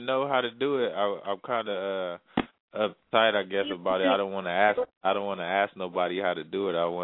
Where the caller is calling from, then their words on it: San Bernardino, California, United States; I'm calling from San Bernardino, California.